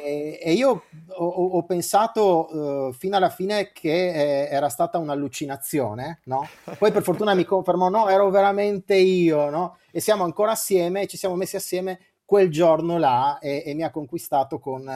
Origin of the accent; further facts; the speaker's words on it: Trieste, Friuli-Venezia Giulia, Italy; accent: Triestine dialect; l'ho fatto appunto usando il mio dialetto, il dialetto triestino, che per noi è l'unica lingua possibile.